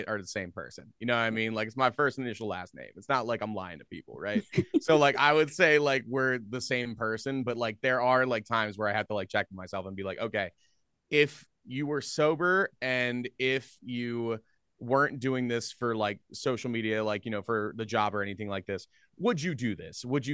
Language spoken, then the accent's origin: English; Philadelphia, Pennsylvania, United States; So I grew up in Philadelphia area.